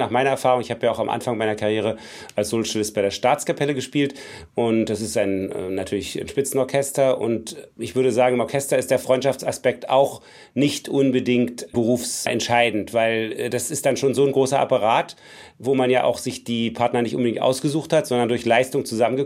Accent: East Germany, Germany; Also ich bin in der DDR aufgewachsen

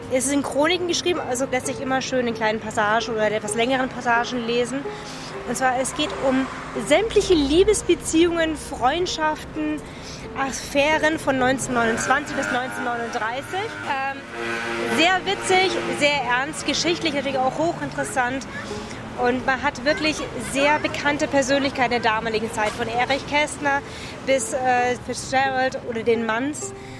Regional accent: Munich, Bavaria, Germany; Ich komme aus München und lese sehr gerne viel.

